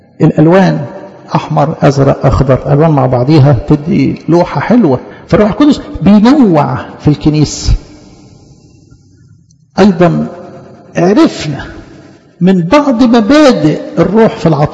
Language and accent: Arabic; Egypt